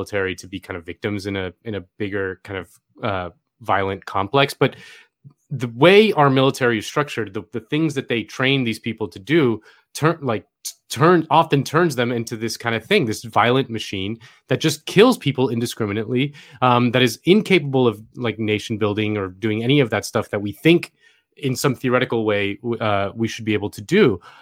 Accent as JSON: {"language": "English", "region": "Florida", "country": "United States", "tie": "born or raised there", "said": "The efforts of Senator Bob Graham from my home state of Florida, working with the 9/11 families over years to get that unredacted."}